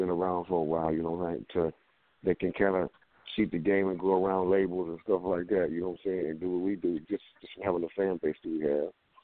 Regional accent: Cleveland, Ohio, United States; moved away as an adult; we came from Cleveland, Ohio. You know, we took one-way bus tickets out to Los Angeles

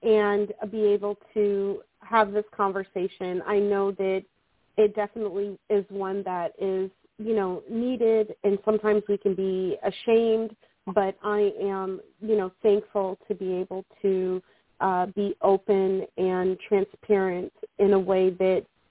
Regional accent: St. Kitts & Nevis; also born or lived in Canada; now in California, United States; I'm in California. I'm originally from St. Kitts. I lived in Canada.

